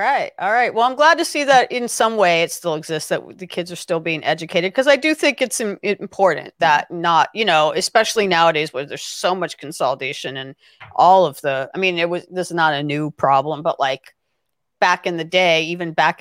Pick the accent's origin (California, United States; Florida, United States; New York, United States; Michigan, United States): California, United States; Los Angeles; I am from Los Angeles.